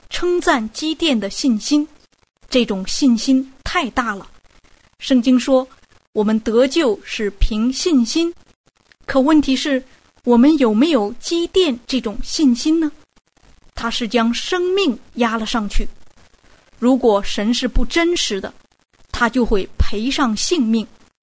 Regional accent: China; 我们中国人都知道毛主席的作战策略

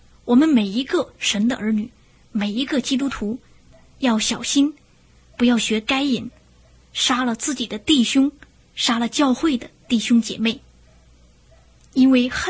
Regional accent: China; 我们中国人对于半个世纪前日本人侵略中国屠杀千万的中国同胞

